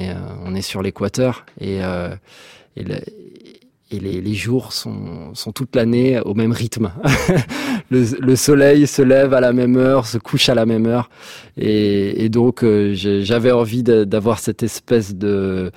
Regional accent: Burundi; also born or lived in France; j'ai deux nationalités, française et rwandaise. J'ai grandi au Burundi, donc les deux pays que je connais, c'est le Burundi et la France.

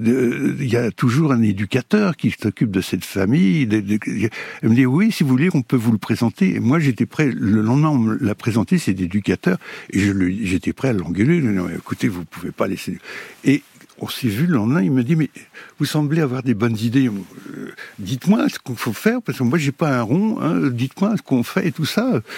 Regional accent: Bourgogne-Franche-Comté, France; que j'avais connu dans mon enfance en Bourgogne

